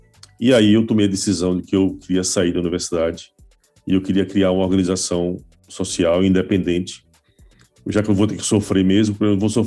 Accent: Sergipe, Brazil; já que eu sou sergipano, falei, vamos para Sergipe.

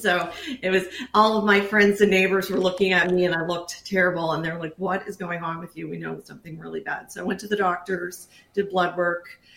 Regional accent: Halifax, Nova Scotia, Canada; I'm from Halifax, Nova Scotia, Canada.

